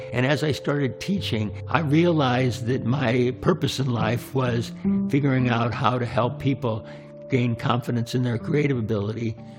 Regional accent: Barberton, Ohio, United States; I grew up in Barberton, Ohio, the Rust Belt of the country.

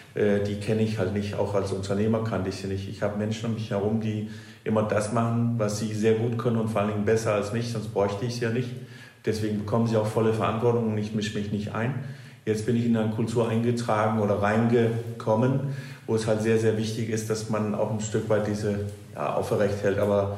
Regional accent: Denmark; now in Germany; sitzen Sie sich ja nicht hin und überlegen als erstes, ich bin Däne.

